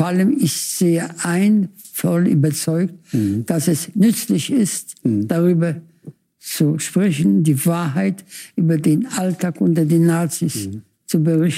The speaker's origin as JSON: {"language": "German", "country": "Poland", "tie": "born there", "said": "dass in meinem Geburtsland Polen es junge Menschen gibt"}